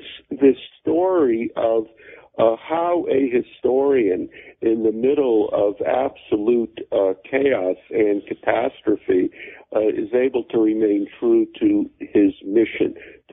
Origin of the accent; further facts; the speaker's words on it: Connecticut, United States; also born or lived in Germany; My parents were Holocaust survivors. I grew up in Connecticut.